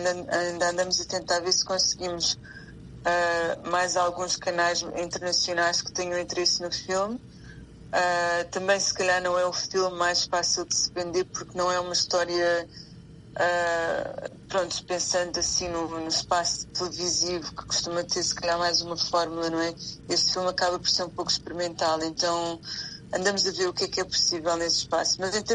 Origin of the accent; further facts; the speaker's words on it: Portugal; Como portuguesa, nós em Portugal aprendemos muito pouco sobre as colónias, Moçambique, Angola, Cabo Verde